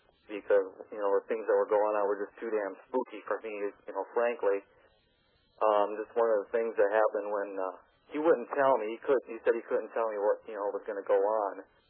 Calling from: North Carolina, United States; I told you I was from Polk Airport Faces … from North Carolina.

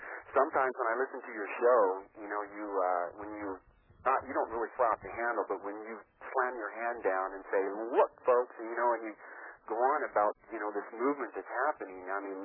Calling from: Austin, Texas, United States; I'm calling from Austin, Texas.

